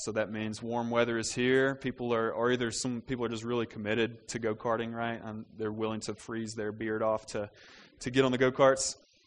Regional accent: Mississippi, United States; I'm from Mississippi, and I grew up in Mississippi, and had never flown before, and I flew to India

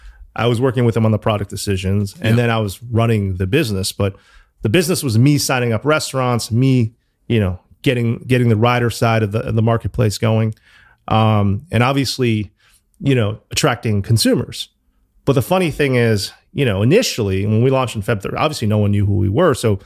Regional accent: New Haven, Connecticut, United States; So Greg and I grew up in New Haven together. We've been friends since I think we're 12.

